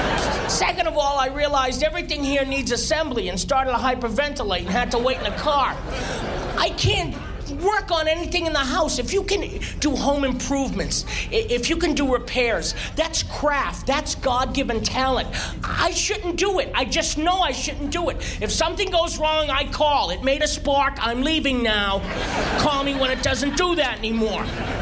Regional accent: Boston, Massachusetts, United States; I'm originally from Boston, as I said.

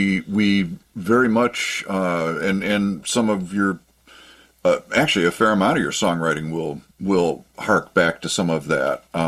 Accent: Ann Arbor, Michigan, United States; but yes, I grew up in Ann Arbor, and I have always, for the most part, lived in Washtenaw County

